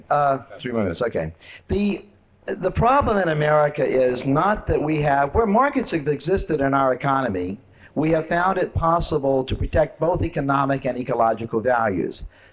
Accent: Washington, District of Columbia, United States; I'm from Washington, where everyone believes that practical policies require that things fit on a bumper sticker of an automobile

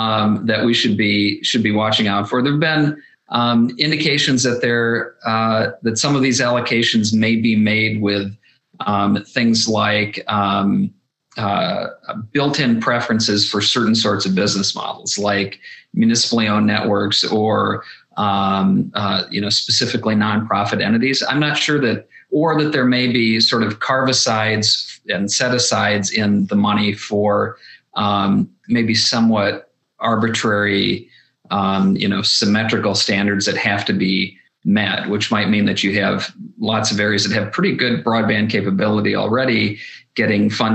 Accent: North Dakota, United States; I mean, I look at my home state of North Dakota, a lot of investment from rural telephone cooperatives, nonprofit cooperatives, and that's been good for the state of North Dakota.

